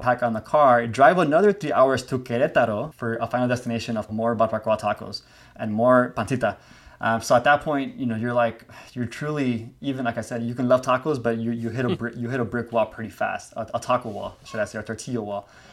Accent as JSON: {"language": "English", "country": "United States", "tie": "born or raised there", "said": "so I grew up here in the States, right?"}